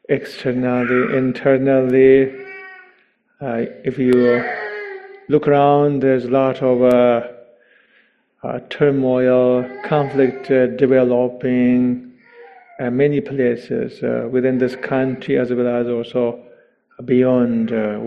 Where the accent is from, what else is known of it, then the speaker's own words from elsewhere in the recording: Tibet, China; I grew up in Tibet.